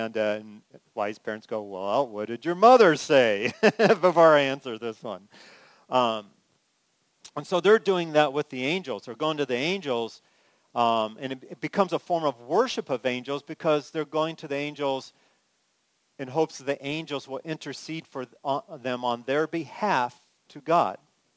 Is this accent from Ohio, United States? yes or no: no; California, United States; they're awesome because I'm from California.